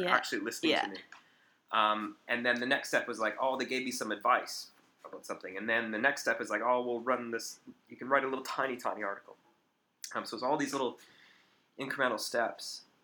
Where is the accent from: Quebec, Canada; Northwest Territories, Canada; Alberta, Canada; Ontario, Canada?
Alberta, Canada; Calgary; I grew up in Calgary, which is in western-ish Canada, sort of in the mountains in the western end of the country.